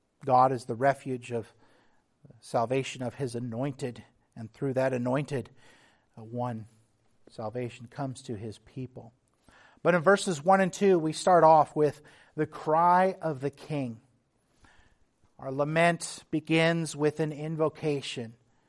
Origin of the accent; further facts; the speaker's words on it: Texas, United States; Back where I grew up on the Texas-Mexico border, also close to the Texas Gulf Coast